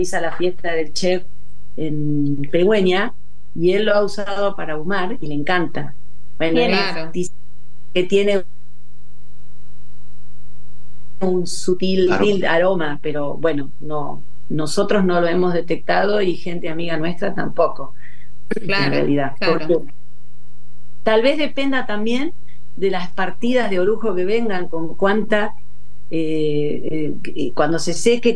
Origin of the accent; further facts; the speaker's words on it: Tres Arroyos, Buenos Aires Province, Argentina; nosotros somos oriundos del sur de la provincia de Buenos Aires, somos de Tres Arroyos